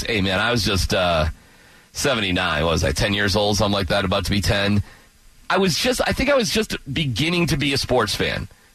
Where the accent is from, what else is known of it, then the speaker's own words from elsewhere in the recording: Boston, Massachusetts, United States; Now, I was growing up in the Boston area, so we didn't know at the time that the Celtics were going to get Larry Bird.